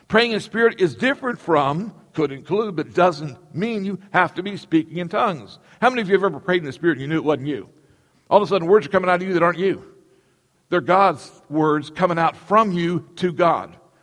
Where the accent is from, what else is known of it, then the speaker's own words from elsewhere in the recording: Wales, United Kingdom; I know because I'm Welsh and I studied my history.